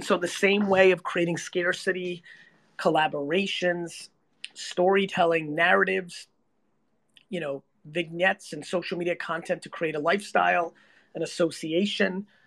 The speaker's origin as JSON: {"language": "English", "region": "New Jersey", "country": "United States", "tie": "born or raised there", "said": "Well, like, I'm 46 years old and I grew up in Jersey, right?"}